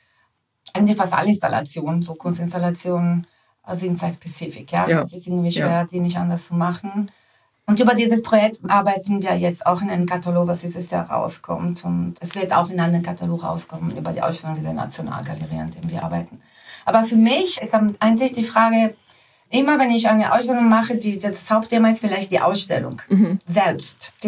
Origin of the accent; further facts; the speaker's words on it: Italy; Also ich bin in Italien groß geworden